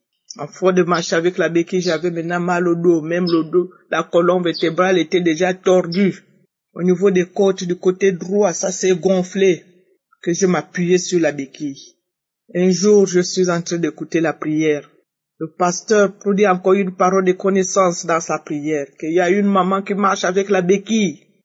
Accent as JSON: {"language": "French", "country": "Gabon", "said": "une maman gabonaise, vivant précisément à Libreville."}